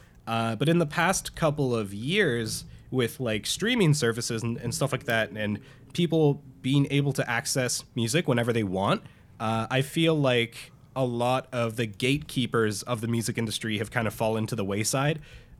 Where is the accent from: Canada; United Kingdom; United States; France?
Canada; Oh, man, getting those questions as a Canadian, man, that's...